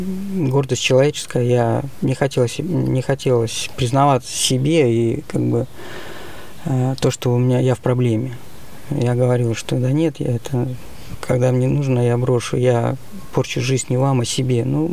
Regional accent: Kirishi, Leningrad Oblast, Russia; Мне 42 года. Я родом с Ленинградской области, город Кириши. Там родился, там проводил свою юность.

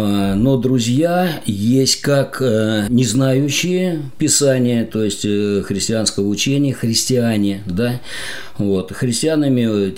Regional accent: Ryazan, Ryazan Oblast, Russia; Родился в Рязани, как и все, прекрасная семья, старшая сестра, мама, папа, речники.

